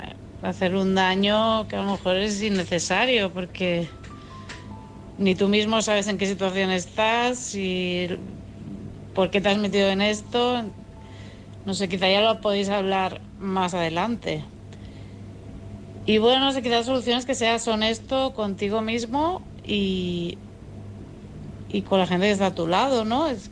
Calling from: Barcelona, Catalonia, Spain; de Barcelona

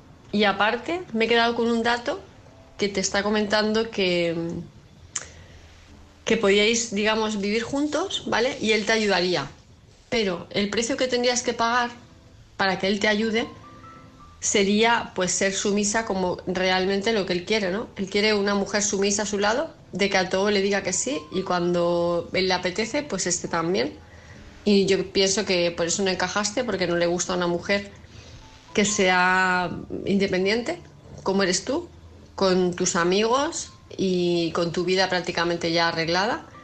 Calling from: Palma de Mallorca, Balearic Islands, Spain; de Palma de Mallorca

